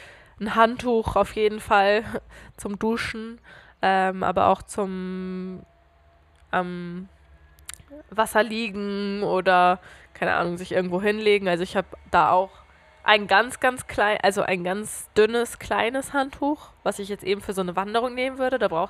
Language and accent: German; Switzerland; Für uns als Schweizer